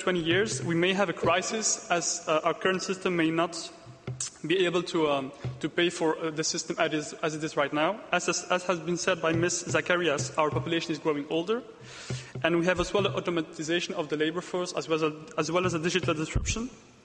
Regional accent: Brussels, Brussels-Capital Region, Belgium; So I'm from Brussels, and in Belgium we have quite an enhanced social system.

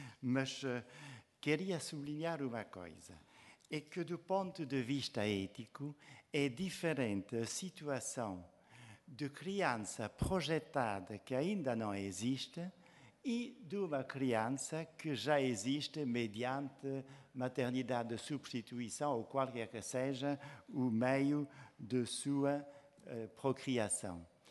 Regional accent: Belgium; accent: francophone; Portuguese is a second language; now in Portugal; queria fazer desculpar o meu sotaque francófono, dado que sou belga de origem e português por casamento e vivo em Portugal desde 1980.

